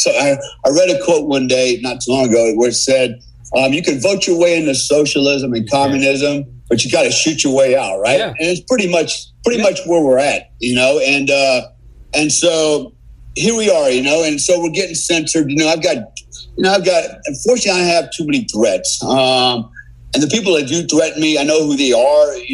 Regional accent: United States; I'm an American, right?

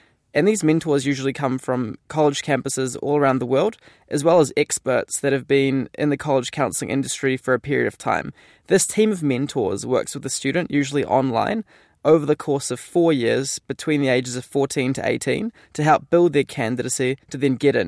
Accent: New Zealand; I grew up in New Zealand

